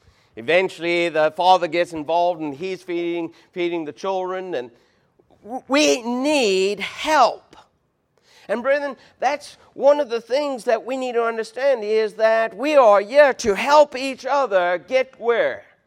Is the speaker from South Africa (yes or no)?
yes; South Africa; born there; I was born in South Africa, a long distance away from Chester, Virginia.